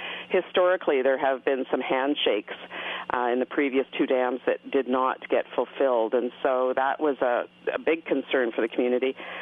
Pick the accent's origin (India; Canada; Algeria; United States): Canada; British Columbia; As a British Columbian, there's recognition that there's more energy to be needed.